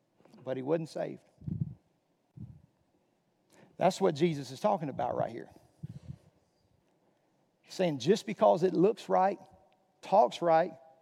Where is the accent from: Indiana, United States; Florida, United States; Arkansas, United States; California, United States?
Arkansas, United States; Magnolia; When I was about 20 years old in my hometown, in Magnolia, Arkansas.